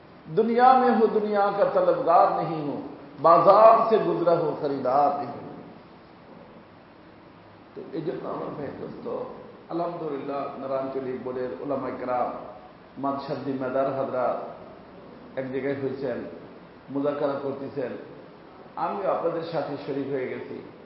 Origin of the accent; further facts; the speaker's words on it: Faridpur, Dhaka Division, Bangladesh; এই যে আমি ফরিদপুরের মানুষ, ফরিদপুরে এসে কিছু বললে আবার রাগ হয় মানুষ, যে উনি তো আমাদের ছেলে